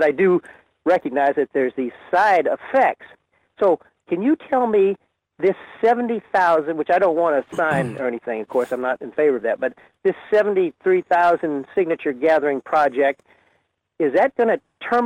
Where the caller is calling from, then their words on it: Fairbanks, Alaska, United States; in Fairbanks.